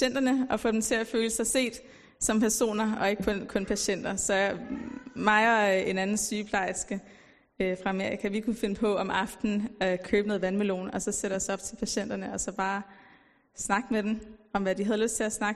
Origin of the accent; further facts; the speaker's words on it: Uganda; jeg er jo halvt fra Uganda